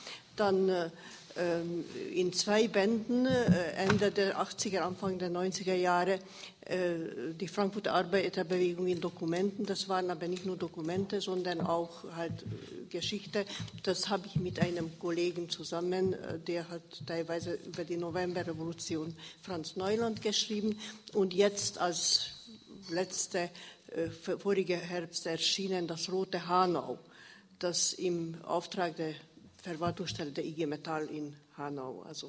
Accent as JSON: {"language": "German", "country": "Hungary", "second_language": "German", "moved": "yes", "lives_now": "Germany", "said": "also ich bin eigentlich Ungarin geboren, das werden Sie an meinem harten Akzent immer wieder hören, lebe aber seit 1974 in der Bundesrepublik"}